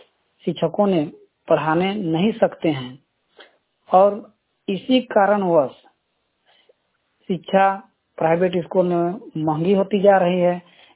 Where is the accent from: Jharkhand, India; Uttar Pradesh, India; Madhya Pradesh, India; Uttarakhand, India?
Jharkhand, India; Burmu; उरा बुढ़मू से हूँ।